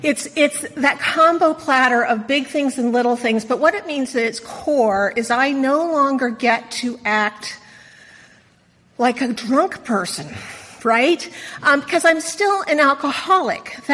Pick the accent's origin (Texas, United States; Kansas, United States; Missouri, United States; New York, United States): Kansas, United States; Wichita; And what had happened is I grew up in Wichita, Kansas, so a little north of here is Wichita, Kansas, right? And I grew up there, and there's nothing to do in Wichita, Kansas.